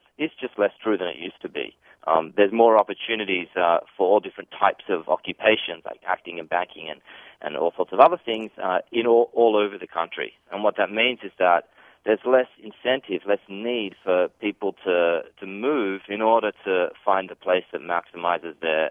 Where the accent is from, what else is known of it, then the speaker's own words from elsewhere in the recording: Australia; I've moved around a lot. I'm originally from Australia, so I'm back here at the moment on holiday.